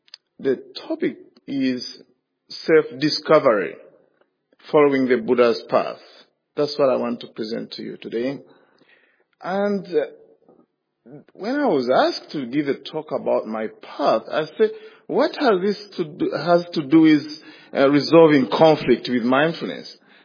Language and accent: English; Uganda; Roman Catholic in Uganda to Christian parents, I grew up in Uganda.